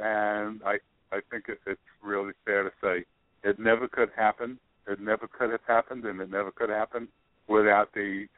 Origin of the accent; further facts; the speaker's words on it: New York, United States; having grown up as a American citizen in New York